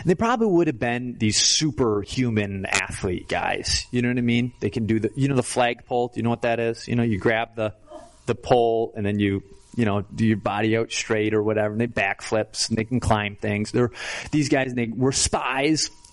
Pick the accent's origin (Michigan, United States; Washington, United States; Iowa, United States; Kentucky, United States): Michigan, United States; Grand Rapids; I have a friend, a kid I grew up with in Grand Rapids